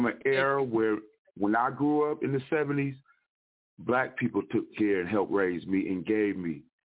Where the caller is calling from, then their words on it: Wisconsin, United States; Wisconsin.